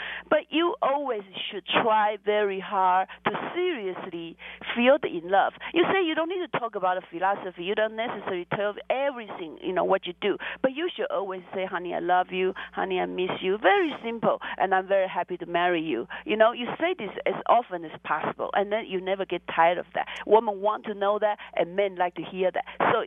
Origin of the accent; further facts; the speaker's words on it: Taiwan; From Taiwan.